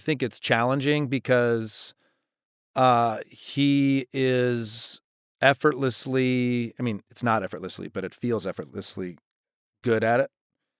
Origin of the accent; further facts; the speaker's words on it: Michigan, United States; I'm from Michigan.